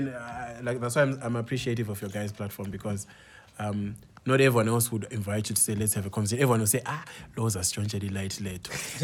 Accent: Zimbabwe; I follow you, I'm from Zim.

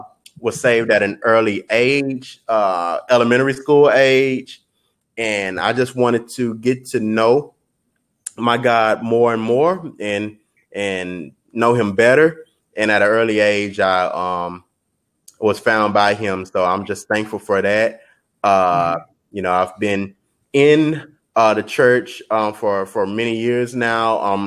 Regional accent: Houston, Texas, United States; I'm from right here in H-Town, Houston, born and raised. Just loving my city, man. I really loyal to the city, man. Been here my whole life

